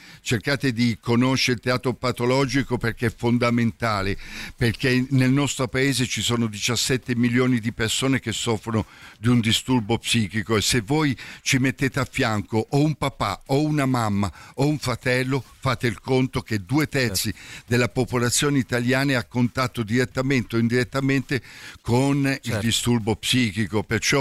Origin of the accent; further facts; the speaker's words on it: San Giuliano Milanese, Lombardy, Italy; Io stavo a Milano, io vengo da San Giuliano Milanese, il massimo dello squallore dell'Interland milanese.